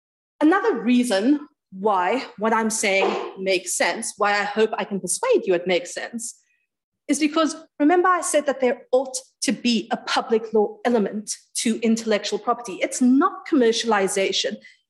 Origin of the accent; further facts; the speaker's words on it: South Africa; I am from South Africa. I know that I pull off the British accent superbly, but surprise to everybody, I'm not.